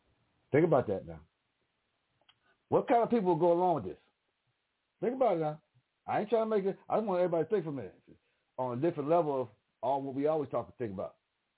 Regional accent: United States; We believe, I'm American, pretty much, because that's all we know. That's all we know is America.

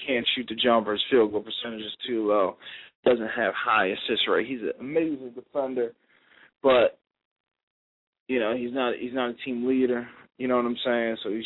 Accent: New Jersey, United States; But hey, that's just life when you're growing up in New Jersey.

